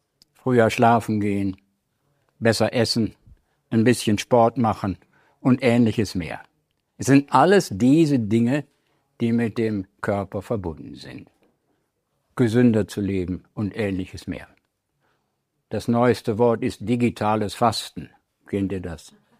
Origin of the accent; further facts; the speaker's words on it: Northern Germany, Germany; Ich bin am kleinen Dorf in Norddeutschland groß geworden und da war das so.